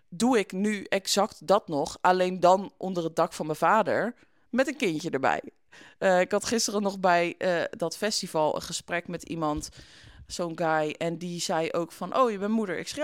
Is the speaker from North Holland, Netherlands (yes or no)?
no; Etten-Leur, North Brabant, Netherlands; moved away as an adult; now in Belgium; Maar we zijn samen opgegroeid in Etten-Leur.